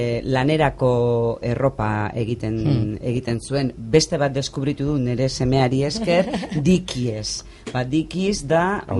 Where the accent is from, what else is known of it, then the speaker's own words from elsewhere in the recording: Basque Country, Spain; ni Gipuzkoarra naiz eta Lekeition baduela 10 bat urte edo hasi naiz udara pasatzen